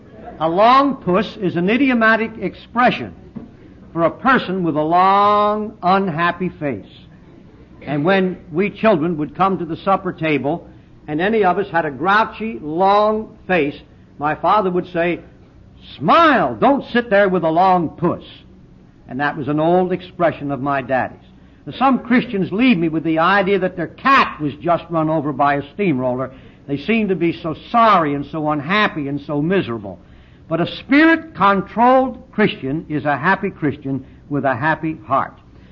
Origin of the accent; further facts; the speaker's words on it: Pennsylvania, United States; born there; I was born in Lancaster County, Pennsylvania, among the Amish Mennonite Dutch people.